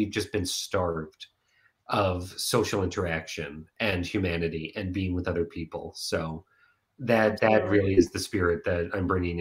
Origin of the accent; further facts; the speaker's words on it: Long Island, New York, United States; But it came to Madison Square Garden, and I'm from Long Island.